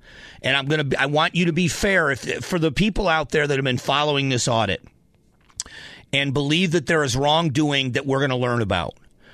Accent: Arizona, United States; Before I'm a Republican, I'm an Arizonan, and I'm an American.

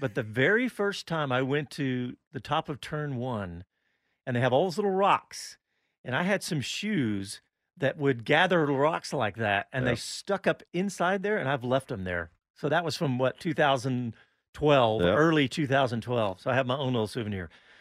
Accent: Austin, Texas, United States; I said, I'm from Austin and I think it's amazing.

